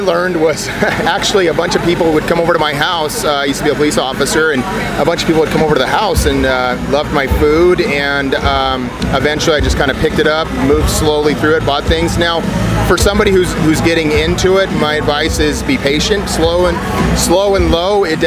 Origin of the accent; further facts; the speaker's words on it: Dickinson, North Dakota, United States; I'm right here in Dickinson, South Park.